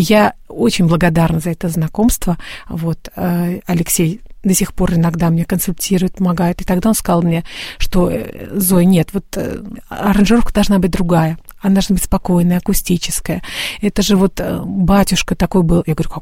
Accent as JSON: {"language": "Russian", "town": "Tolyatti", "region": "Samara Oblast", "country": "Russia", "tie": "born or raised there", "also_born_or_lived": "Moscow", "said": "Мы переехали в Москву с сестренкой, и пути наши разошлись. Меня позвали замуж в Самару, вот, а сами вообще родом из Тольятти."}